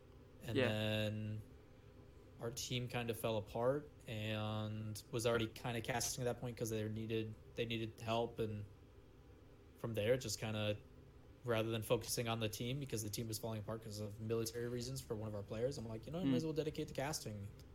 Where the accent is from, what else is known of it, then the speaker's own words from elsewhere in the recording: Midwest, United States; people in the Midwest, for the most part, are just nice, good-hearted people. It's something I think we take a lot of pride in.